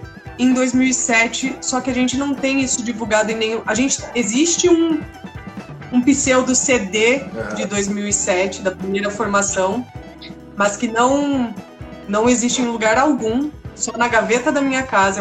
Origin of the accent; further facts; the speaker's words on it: Santo André, São Paulo, Brazil; now in São Caetano do Sul, Brazil; Eu sou de Santo André, hoje eu moro em São Caetano, que tá aqui no mesmo miolo, né?